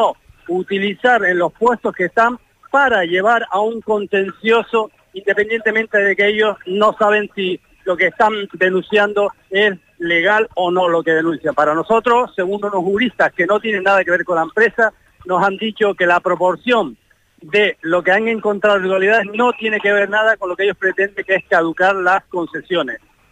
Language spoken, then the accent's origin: Spanish; Canary Islands, Spain; somos majoreros también, pero tontos no.